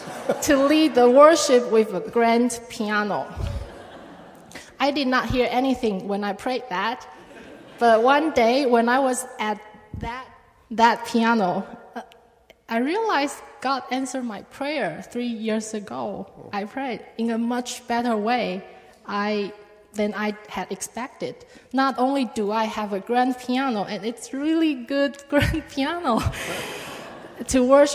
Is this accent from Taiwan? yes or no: yes; Taiwan; English is a second language; ECC is very different from the church I was in back in my hometown, Taiwan.